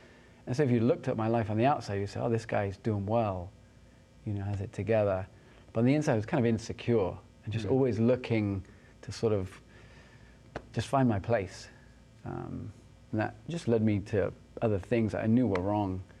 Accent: England, United Kingdom; born or raised there

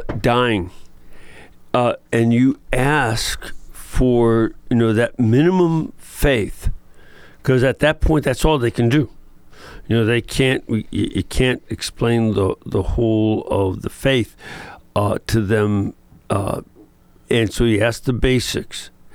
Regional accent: Chicago, Illinois, United States; One, Walter was from New York and I was from Chicago.

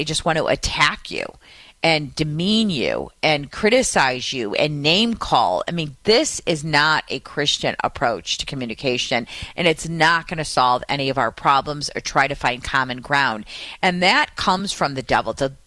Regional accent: Michigan, United States; here in my home state of Michigan and the Detroit area

